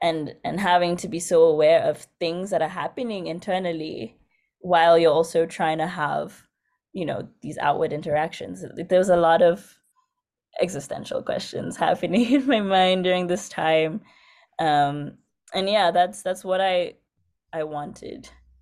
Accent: Coast, Kenya; growing up in Kenya, the coast, we have the Indian Ocean and there's a reef, so all of the waves are broken.

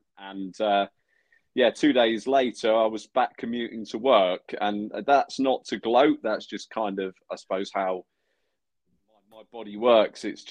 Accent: Leicester, East Midlands, United Kingdom; now in Reading, United Kingdom; I'm 38 years old. I'm originally from Leicester.

